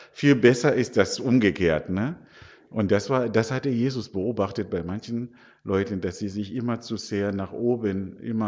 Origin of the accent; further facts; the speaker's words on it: Zimbabwe; German is a second language; now in Germany; Ich komme ursprünglich aus Simbabwe.